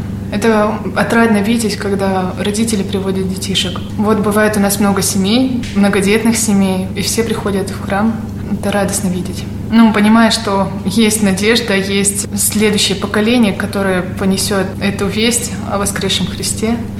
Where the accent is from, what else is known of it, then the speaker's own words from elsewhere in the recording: Cherkessk, Karachay-Cherkessia, Russia; born there; Родилась в Карачаево-Черкесии, в городе Черкесске. Там все православные почти.